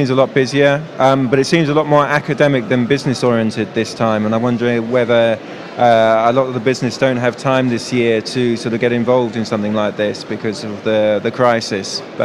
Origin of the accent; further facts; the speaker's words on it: England, United Kingdom; now in Switzerland; Hi, I'm English, but I'm living in Switzerland at the moment.